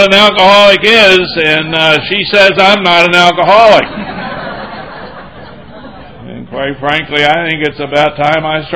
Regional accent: Hagerstown, Maryland, United States; I come to you from Hagerstown, Maryland, where I am a member of the Hagerstown Group of Alcoholics Anonymous

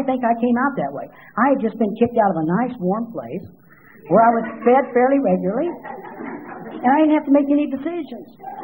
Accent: Oklahoma, United States; we just all looked pretty much alike where I grew up in Oklahoma

